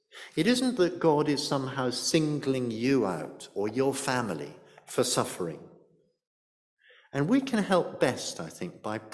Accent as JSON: {"language": "English", "region": "South East England", "country": "United Kingdom", "tie": "born or raised there", "said": "In our village church where I grew up in Surrey"}